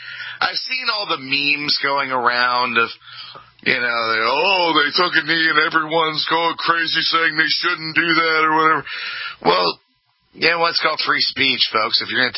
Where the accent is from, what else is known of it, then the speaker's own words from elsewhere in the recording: East Coast, United States; When I was a teenager, I grew up in the East Coast.